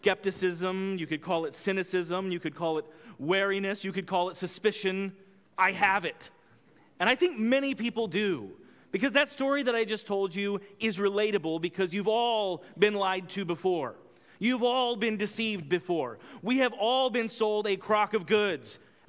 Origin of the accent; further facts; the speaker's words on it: Kansas, United States; As you know, I am from Kansas.